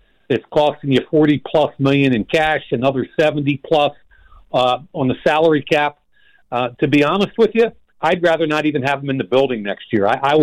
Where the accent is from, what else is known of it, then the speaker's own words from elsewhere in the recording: Philadelphia, Pennsylvania, United States; It was in my hometown of Philadelphia.